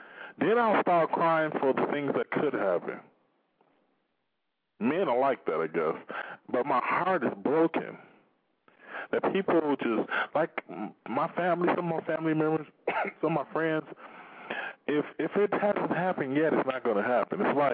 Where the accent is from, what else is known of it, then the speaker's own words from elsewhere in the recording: Pontiac, Michigan, United States; But yeah, I'm from Pontiac, Michigan, and that's why I don't really too much say anything about Detroit.